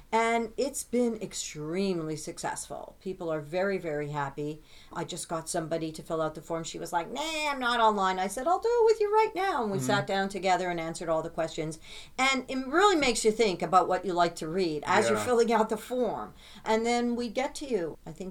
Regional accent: Montreal, Quebec, Canada; I am from Montreal.

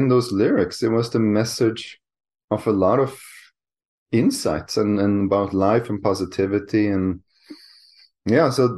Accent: Norway; I grew up in Norway, and my family was very close to nature.

